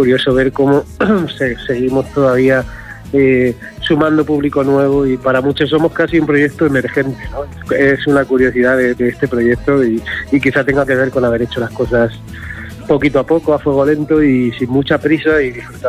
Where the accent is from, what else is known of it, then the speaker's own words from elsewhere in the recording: Region of Murcia, Spain; Pues sí, la verdad que los murcianos al final tenemos ahí nuestro acento bastante marcado.